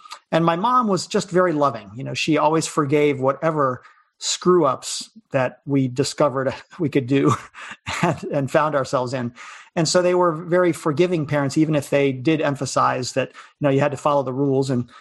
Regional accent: Baltimore, Maryland, United States; Sure. I grew up in Baltimore, Maryland, all the way till I went to college

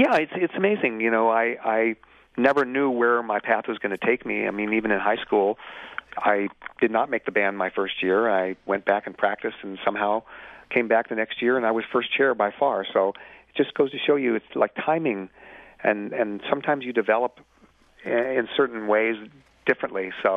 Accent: Seattle, Washington, United States; good thing I grew up in Seattle.

